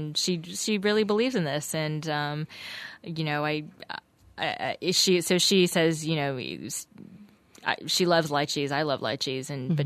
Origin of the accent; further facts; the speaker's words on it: United States; I've been a diehard coffee drinker growing up in the States